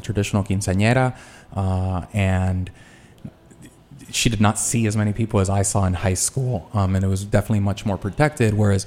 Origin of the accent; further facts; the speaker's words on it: Tijuana, Baja California, Mexico; also born or lived in San Diego, United States; I was born in San Diego, but we lived in Tijuana, Mexico. And while a U.S. citizen, culturally fully Mexican